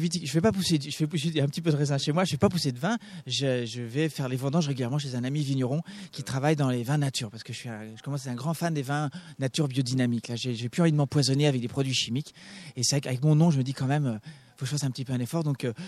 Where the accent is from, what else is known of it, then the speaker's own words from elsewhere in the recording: Bourgogne-Franche-Comté, France; also born or lived in Brittany; now in Nantes, France; Je viens de Bourgogne et un peu du nord de la Bretagne. Nantes n'est pas ma région affective, mais adoptive.